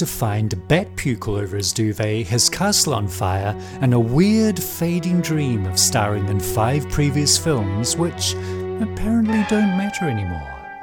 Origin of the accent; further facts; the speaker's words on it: New Zealand; from New Zealand.